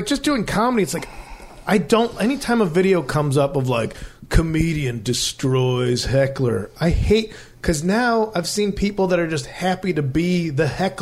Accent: Chicago, Illinois, United States; I'm actually from Chicago.

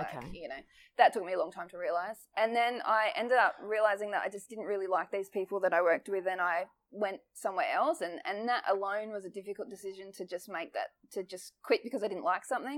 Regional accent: Newcastle, New South Wales, Australia; I grew up in near Newcastle, near Williamtown Air Base.

